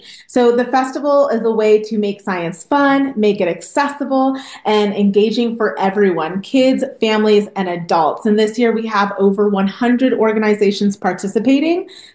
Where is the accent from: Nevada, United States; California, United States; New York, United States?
Nevada, United States; Las Vegas; It's so funny because I'm from Vegas and I'm like, I only know things by landmarks.